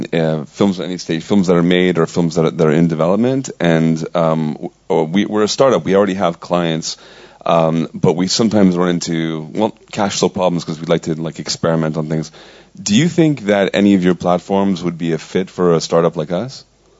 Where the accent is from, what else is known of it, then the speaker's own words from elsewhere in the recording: Canada; I'm a Canadian interim financier.